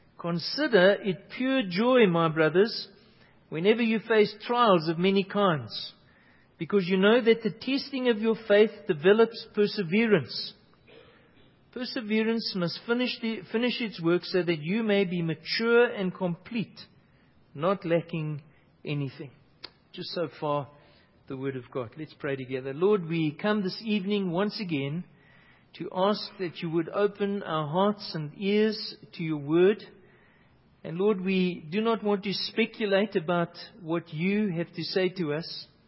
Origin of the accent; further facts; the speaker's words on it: South Africa; Now, that has perhaps brought new meaning to me as a South African